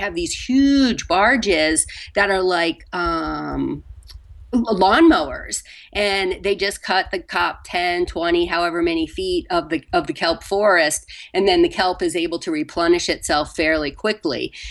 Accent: Virginia, United States; No, I'm from Virginia. And when I was growing up, probably in about junior high, at the house I grew up in, we had a bunch of tomatoes, but that was about it.

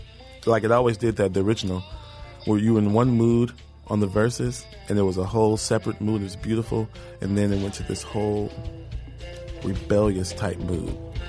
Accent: Houston, Texas, United States; We both got – Bilal's from Philly. I'm from Houston. We both got full scholarships to the New School in Manhattan.

